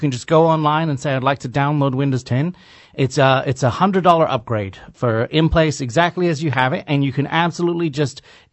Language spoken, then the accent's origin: English; England, United Kingdom; now in United States; Well, I'm originally from England, and so I didn't celebrate Thanksgiving growing up. I moved to the States.